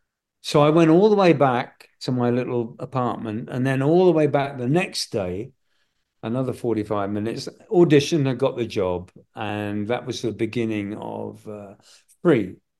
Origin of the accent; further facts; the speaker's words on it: England, United Kingdom; I found out part of me is German. I'm not sure what to make of that. You know, I had that DNA. Anyway, yes, I am English to the core.